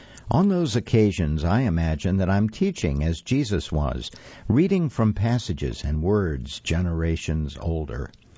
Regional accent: Georgia, United States; My wife and I grew up in Georgia and New York City, respectively, separated by more than 900 miles.

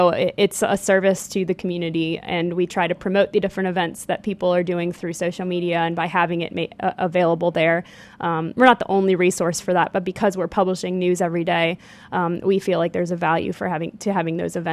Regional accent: Cincinnati, Ohio, United States; And I had been pretty much in my hometown of Cincinnati for 30 years.

